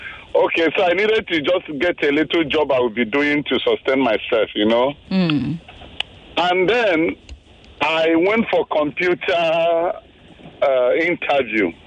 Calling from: Ibadan, Oyo, Nigeria; All from Ibadan.

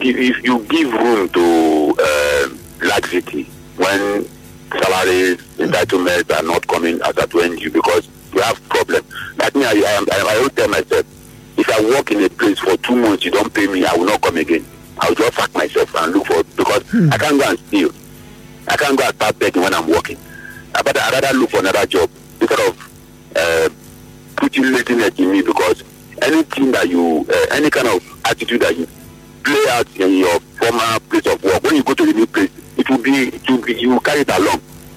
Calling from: Bonny, Rivers, Nigeria; I'm calling you from Bonny.

